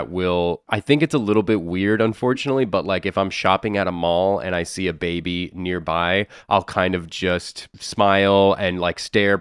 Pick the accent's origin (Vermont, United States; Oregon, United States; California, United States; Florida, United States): Florida, United States; Yeah, I feel slightly bad for you. I'm from Florida.